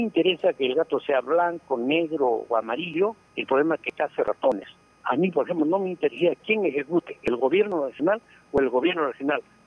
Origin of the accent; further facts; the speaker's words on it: Peru; como peruanos queremos que un gobierno nacional que logre el desarrollo